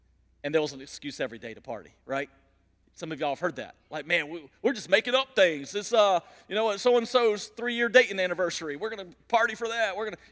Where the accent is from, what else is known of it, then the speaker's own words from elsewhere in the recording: Warner Robins, Georgia, United States; I'm a city boy. I grew up in Warner Robins. Can you really call that a city boy?